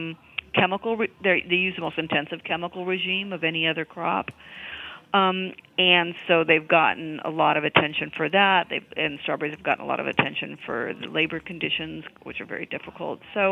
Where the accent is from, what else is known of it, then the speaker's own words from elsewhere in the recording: California, United States; I mean, all of my writing is very much based in California, and I've been here my entire life, and I know the place very well.